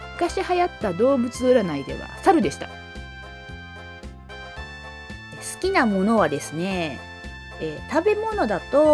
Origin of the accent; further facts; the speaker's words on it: Kobe, Hyogo, Japan; also born or lived in Osaka / Kurashiki; 大阪で生まれまして、1年後に兵庫県に来まして、3つか4つぐらいかな、岡山県の倉敷市の方に、父親の仕事の関係で移りました。それで、中1の、2学期まで倉敷にいまして、で、その後また神戸に戻ってきました。で、それからまあ結婚するまで、ずっと兵庫県神戸市育ちでした。そして結婚してこちらの方に、埼玉県さいたま市の方